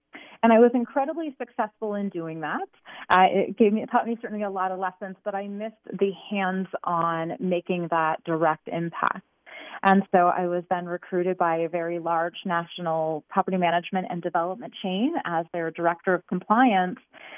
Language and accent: English; Arizona, United States; I was born and raised in Arizona.